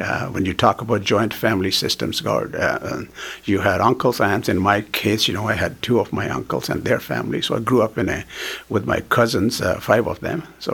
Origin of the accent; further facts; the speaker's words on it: Rurka Kalan, Punjab, India; now in Canada; I'm from north of India, Punjab.